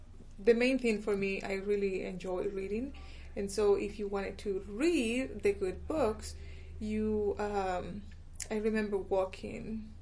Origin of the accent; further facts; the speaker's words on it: Managua, Nicaragua; English is a second language; I was born in the countryside, and then my parents decided to move to the city, and so I grew up in Managua, the capital.